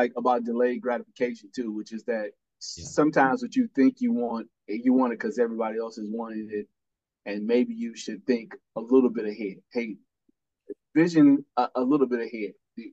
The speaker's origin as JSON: {"language": "English", "town": "Gary", "region": "Indiana", "country": "United States", "said": "and I'm originally from Gary, Indiana. So Gary, at the time I was there, was the most segregated city in America."}